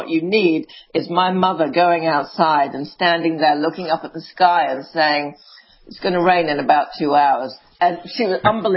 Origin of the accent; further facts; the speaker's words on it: England, United Kingdom; Growing up in England, you're obsessed with the weather because it changes every half hour.